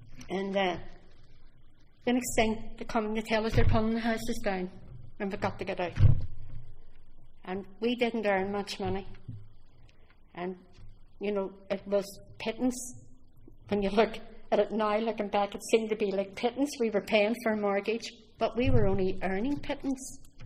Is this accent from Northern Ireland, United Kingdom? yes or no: yes; Belfast, Northern Ireland, United Kingdom; because I came from West Belfast, the lower West Belfast